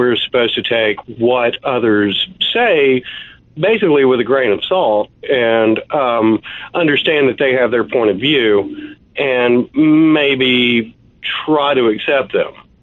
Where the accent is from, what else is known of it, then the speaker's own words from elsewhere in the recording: Alabama, United States; Well, you know, I grew up outside of Birmingham, Alabama, and I grew up reading your columns.